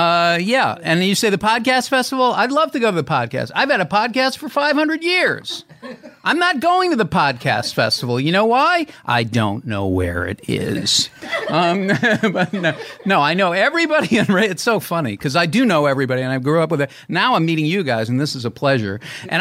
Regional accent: Boston, Massachusetts, United States; Well, I tell you, I come from Boston, and Boston, as you know, is a very racially tense area.

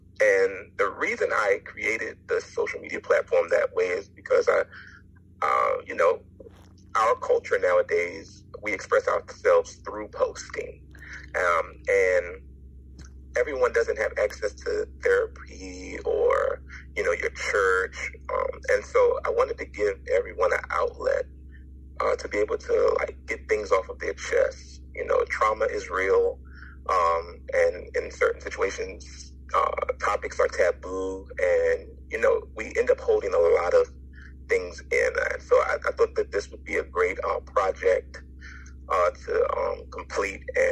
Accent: Washington, District of Columbia, United States; I born and raised in Washington, D.C.

